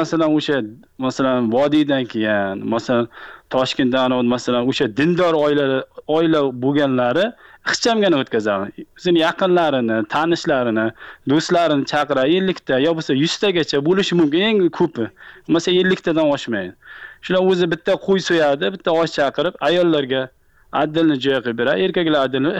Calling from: United States; Biz Amerikadan. Amerikada istimot qilaman.

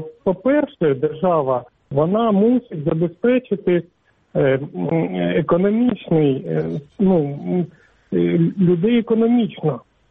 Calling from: Pokrovsk, Donetsk Oblast, Ukraine; Я телефоную Покровська, це Донецька область.

